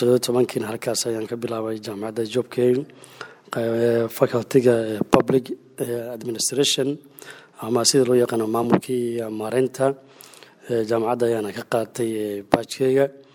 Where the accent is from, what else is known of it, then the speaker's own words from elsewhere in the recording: Mogadishu, Banaadir, Somalia; born there; anigu waxaan ku dhashay magaalada Muqdisho caasimadda dalka ummada Soomaaliyeed kun sahal boqol sagaashan iyo lixdii ayaan dhashay isbitaal ku yaalo degmada Kaaran ayaan ku dhashay